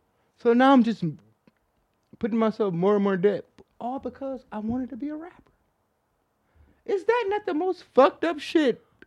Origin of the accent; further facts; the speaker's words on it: Texas, United States; as a motherfucker born and raised in Texas.